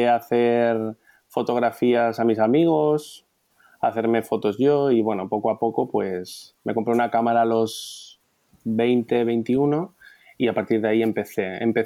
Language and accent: Spanish; Fraga, Aragon, Spain; also born or lived in Lleida; Bueno, nací en Lleida, pero soy de Fraga, que es un pueblo situado en Huesca.